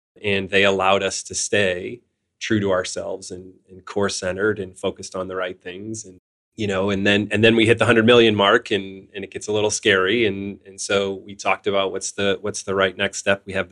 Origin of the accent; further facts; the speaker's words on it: St. Louis, Missouri, United States; Grew up believing that soccer was going to be my career growing up in St. Louis and following the Steamers and seeing how big soccer was here.